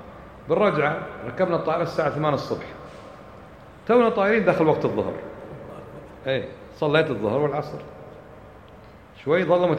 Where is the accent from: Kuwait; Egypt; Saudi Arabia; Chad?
Kuwait; أنا كنت أدرس عند الشيخ السعودي وأنا كويتي